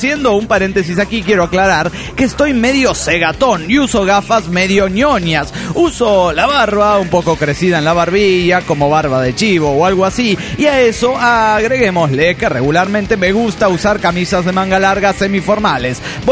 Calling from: Ferrara, Emilia-Romagna, Italy; de Ferrara, Italia.

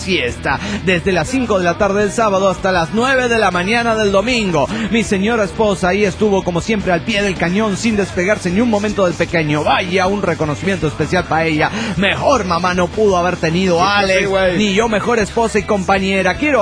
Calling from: Tuluá, Valle del Cauca, Colombia; de Tuluay, Cartago, Colombia.

